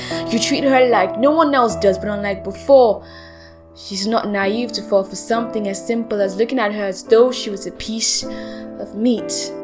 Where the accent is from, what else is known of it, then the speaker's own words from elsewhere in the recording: Nigeria; As a Nigerian spoken word artist, I deal with a lot of my emotions better by putting words down to express myself.